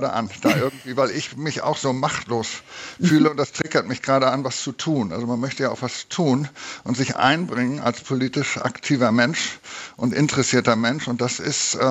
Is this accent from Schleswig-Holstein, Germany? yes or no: yes; Lübeck, Schleswig-Holstein, Germany; now in Frankfurt, Germany; Ich bin Lübecker, geboren in Lübeck. Flüchtlingskind. Meine Eltern sind 1950 über die grüne Grenze geflohen.